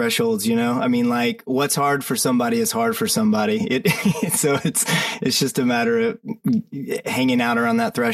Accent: South Carolina, United States; The West Coast was always good, but we're from South Carolina and there's just not that many people here.

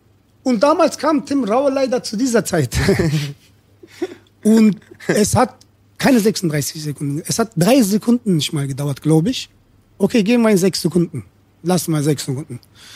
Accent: Turkey; now in Germany; so als Türke in Deutschland türkisch zu rappen, so weißt du, und noch erfolgreich werden zu können oder so.

